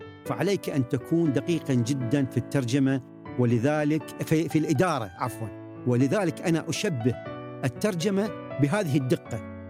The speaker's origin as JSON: {"language": "Arabic", "country": "Iraq", "said": "أتمنى بلدي العراق أن يحذو حذو الصين في مجال التنمية الاقتصادية"}